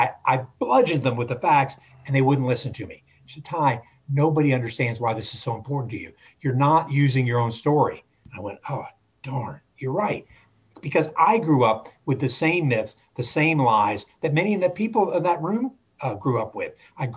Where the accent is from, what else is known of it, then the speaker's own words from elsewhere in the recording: Virginia, United States; He was this great hero of the Confederacy, and they were the good guys mm-hmm. growing up in Virginia. He was a Virginia gentleman. I wanted to be a Virginia gentleman.